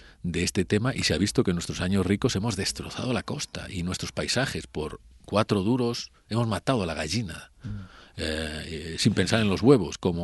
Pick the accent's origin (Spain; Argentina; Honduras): Spain; Segovia, Castile and León; Yo que soy de Segovia